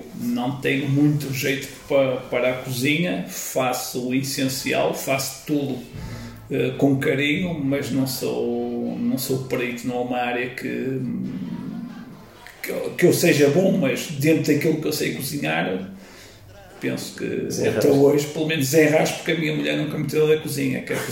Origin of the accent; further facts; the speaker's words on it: Norte, Portugal; há um filme, por incrível que pareça, que me marcou porque é um filme da minha terra. É um filme que eu desde novo, quando andava na primária, fomos ver, que é O Cego do Maio